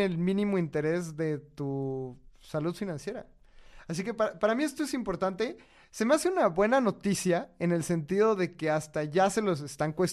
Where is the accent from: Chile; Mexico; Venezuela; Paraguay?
Mexico